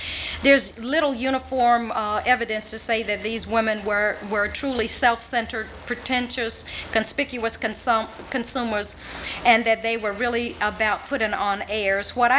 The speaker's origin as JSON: {"language": "English", "region": "Mississippi", "country": "United States", "tie": "born or raised there", "said": "Pearl was not on the map when I grew up in Mississippi."}